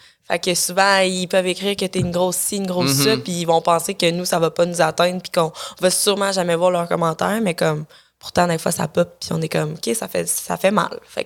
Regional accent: Quebec, Canada; une des premières femmes noires à avoir gagné, puis de faire traiter une négresse, puis que j'ai volé le prix à des Québécois, quand que je suis Québécoise

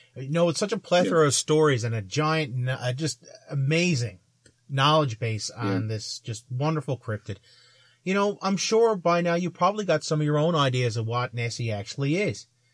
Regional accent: Newfoundland and Labrador, Canada; I'm from Newfoundland

